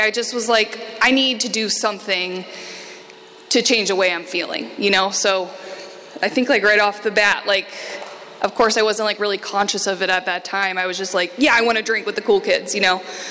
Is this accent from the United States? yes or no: yes; Midwest, United States; I come from a pretty normal family. I'm from the Midwest. I'm the oldest of three kids.